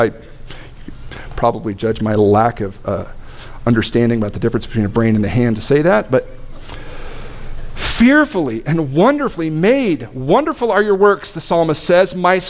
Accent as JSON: {"language": "English", "town": "Cheney", "region": "Washington", "country": "United States", "tie": "born or raised there", "said": "I grew up in Cheney, and so parades were always a letdown."}